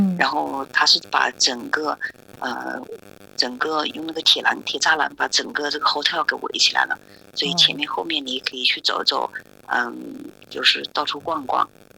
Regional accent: Hubei, China; 每天都会上网查湖北省武汉还有我们家乡好多地方，就看看那疫情怎么样嘛

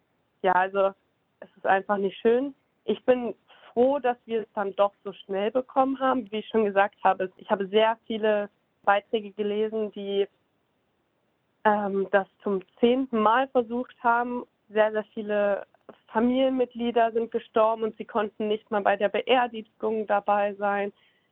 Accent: Saxony-Anhalt, Germany; ich komme aus Sachsen-Anhalt

